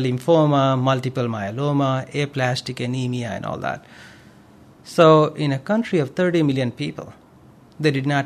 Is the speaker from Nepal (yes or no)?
yes; Nepal; now in United States; By U.S. standards, we were very poor. But by Nepal standards, I belong to a middle-class family.